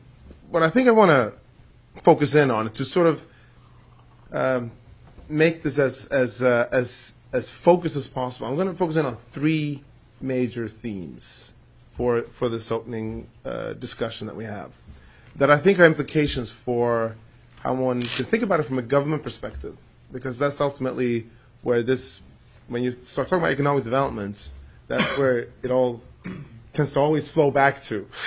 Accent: Sweden; I'm Swedish and American. My mother's black and Cherokee. My dad's Swedish. I grew up in Sweden.

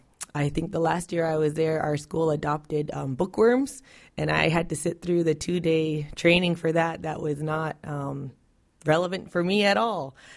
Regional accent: Nome, Alaska, United States; I'm from Nome, Alaska, and my mom's family is from King Island. And I'm representing my tribe, King Island Native Community.

